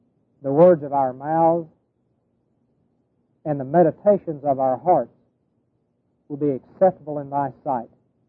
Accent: Marietta, Oklahoma, United States; I'm from Marietta, Oklahoma, right across from Gainesville, 90 miles north of Dallas. And I'm a country boy.

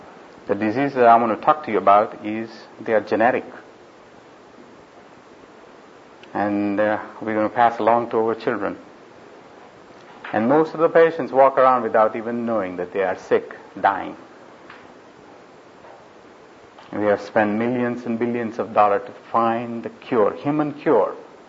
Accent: Louisville, Texas, United States; I'm from Louisville, Texas.

